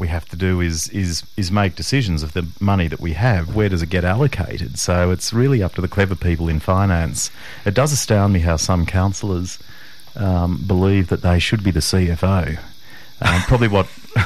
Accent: New South Wales, Australia; I grew up near Chaffee Dam.

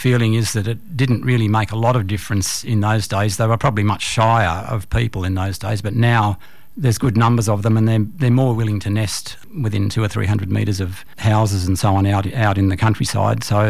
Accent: New South Wales, Australia; also born or lived in Sydney; I was born in Sydney, spent the first couple of years or so till preschool there, and then moved to a small country town by the start of primary school.

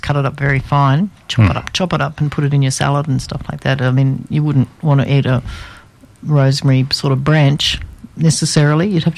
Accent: Australia; she said, "Now, don't let anybody put you down for being an Aussie or a colonial." She said, "They'll try," but she said, "We're tough."

